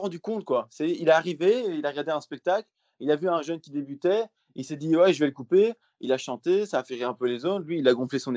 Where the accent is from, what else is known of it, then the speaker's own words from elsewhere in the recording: Belgium; je dis ouais, je suis belge en fait, tu vois.